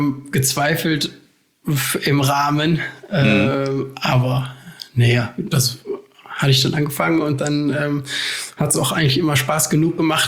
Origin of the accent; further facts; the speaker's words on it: Essen, North Rhine-Westphalia, Germany; Ich komme ursprünglich aus Essen.